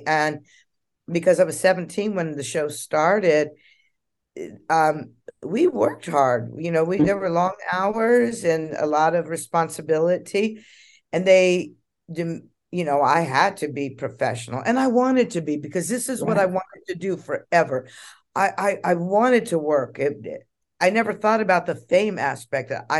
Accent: Hollywood, California, United States; Well, I was raised in Hollywood, but from the time from the age of five to right before my eighth birthday, I was in foster homes

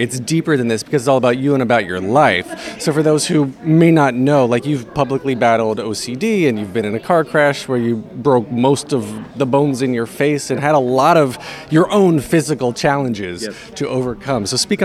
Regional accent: North Carolina, United States; North Carolina.

